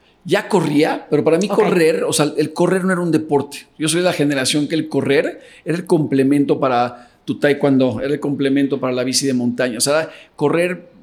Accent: Mexico; poderles traer algo de mi visión como mexicano ahora a esa parte del mundo.

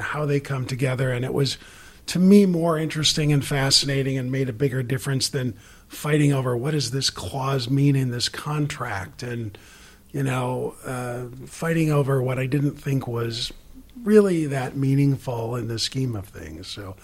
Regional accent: Ada, United States; And I grew up here in Ada, and so when I was able to, I went off to law school

